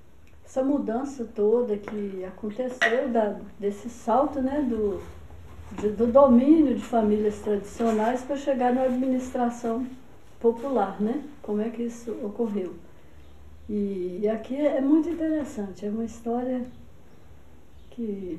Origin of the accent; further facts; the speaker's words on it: Itinga, Minas Gerais, Brazil; Eu sou do município vizinho. Eu sou de Itinga.